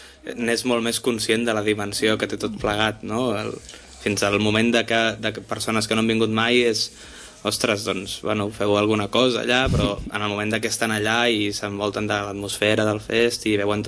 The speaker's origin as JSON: {"language": "Catalan", "town": "Vilanova i la Geltrú", "region": "Catalonia", "country": "Spain", "said": "Jo que sóc de Vilanova, gent de Vilanova mateix"}